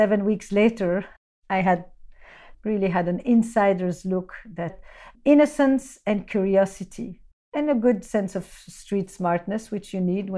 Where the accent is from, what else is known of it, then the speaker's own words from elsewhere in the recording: Antwerp, Flanders, Belgium; English is a second language; also born or lived in Leuven; So I grew up in Belgium. I was born in Leuven, which is one of the oldest university towns in Europe. And then I grew up in Antwerp to 2 Polish parents